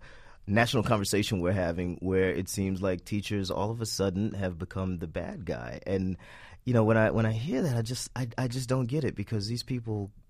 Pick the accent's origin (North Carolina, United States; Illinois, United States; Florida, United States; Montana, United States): Florida, United States; now in New York, United States; I actually fell in love with the slam here in New York. I'm from Florida.